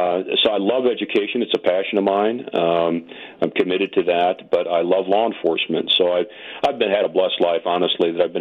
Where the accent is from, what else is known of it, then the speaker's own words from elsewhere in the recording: Cedar Rapids, Iowa, United States; moved away as an adult; now in Tucson, United States; I'm a displaced Iowa farm boy. I grew up in Cedar Rapids, Iowa. I became a police officer over in Marshalltown, Iowa in 1981